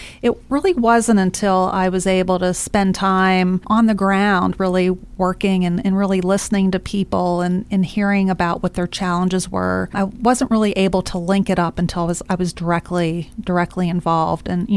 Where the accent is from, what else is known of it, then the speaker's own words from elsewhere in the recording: Pennsylvania, United States; And so, you know, I grew up in a outside of Pittsburgh in a steel town.